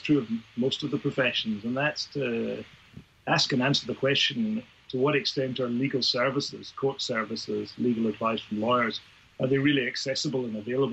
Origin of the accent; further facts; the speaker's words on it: Scotland, United Kingdom; accent: Scots; I'm a Scots lawyer by background, actually. You may hear the trace of my accent.